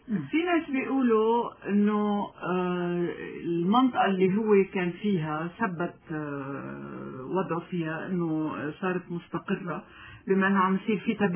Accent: Lebanon; نحن كمواطنين لبنانيين بنفضل انه جيشنا ودولتنا هن اللي يستلموا فعلا

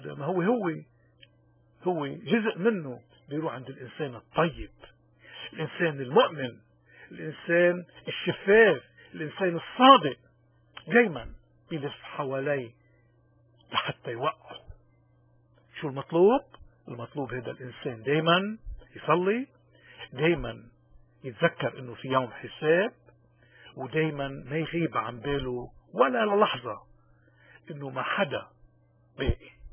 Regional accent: Lebanon; accent: Lebanese; نتشارك نحن وياكم فيها هيك بلهجتنا اللبنانية المحببة

